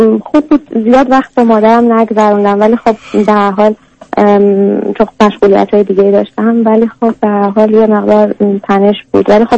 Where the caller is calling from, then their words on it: Germany; از آلمان هستم